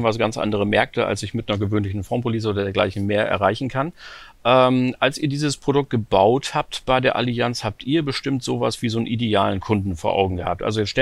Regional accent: Germany; ich bin ja Deutscher, wir agieren ja alle immer ein bisschen sehr vorsichtig

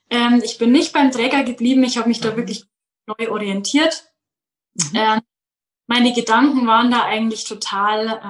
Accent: Bavaria, Germany; Ich komme aus dem Münchner Umland, aus dem schönen Bayern. Und ich bin 27

